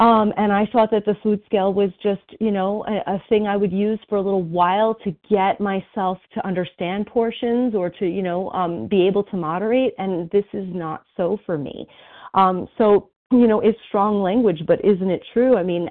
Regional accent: New Jersey, United States; I am a compulsive overeater from New Jersey.

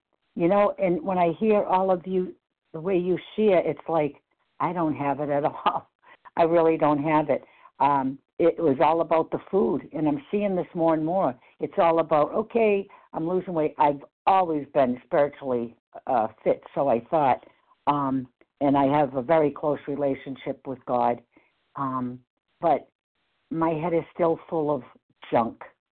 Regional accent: Massachusetts, United States; from Massachusetts.

